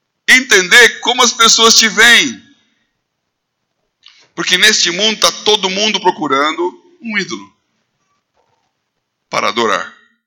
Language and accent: Portuguese; São Paulo, Brazil; Como eu saí de São Paulo e fui para São Carlos, ninguém me conhecia.